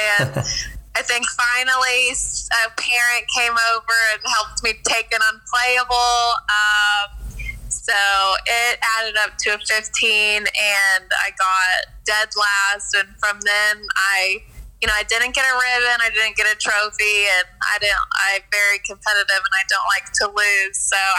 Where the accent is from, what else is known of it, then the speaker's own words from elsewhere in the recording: Texas, United States; So I'm being from Texas. There's a lot of great schools in Texas, but my dad went to Texas A&M.